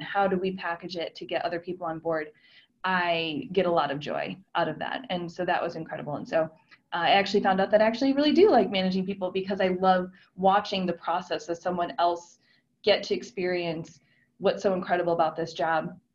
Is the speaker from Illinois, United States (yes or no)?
yes; Chicago, Illinois, United States; I'm from Chicago.